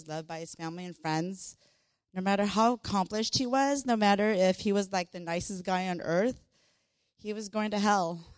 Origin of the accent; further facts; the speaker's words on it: Paramount, California, United States; I grew up in Paramount, which a lot of people confuse that with Paramount Studios, but it's nothing like it. It's next to Compton, Linwood, where the 91 and the 105 and the 710, where people try to drive fast through. That's where I grew up.